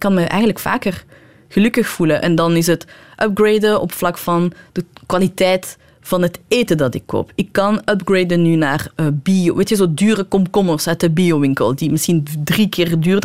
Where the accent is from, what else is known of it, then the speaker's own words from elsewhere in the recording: Iran; Bijvoorbeeld als Iraanse vrouw mocht je niet, is het heel taboe om je vrouwelijkheid te tonen.